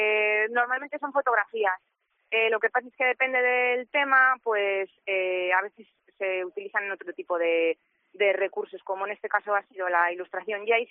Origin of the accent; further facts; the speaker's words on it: Palencia, Castile and León, Spain; moved away as an adult; also born or lived in Madrid / England; now in Valencia, Spain; Sí, soy palentina. Bueno, me fui de Palencia con 18 a Madrid y acabo de volver ahora a España, de Inglaterra, que hemos estado ahí 4 años viviendo. Y ahora estoy, justo me pillas de mudanza en Valencia.